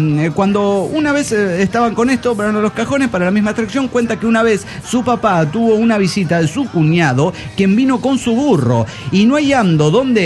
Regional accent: Mexico City, Mexico; Soy el demonio del DF mexicano.

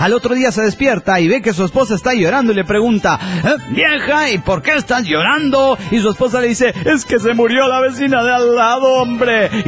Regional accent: Guadalajara, Jalisco, Mexico; de Guadalajara.

